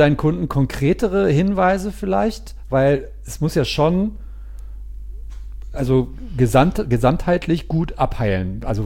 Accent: North Rhine-Westphalia, Germany; Also ja, ich bin 77 und ich komme auch aus dem Pott, ja.

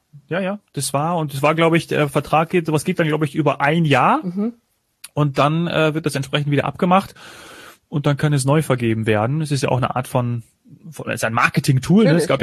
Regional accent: Kassel, Hesse, Germany; dem kleinen Flughafen aus meiner Heimatregion Kassel-Calden

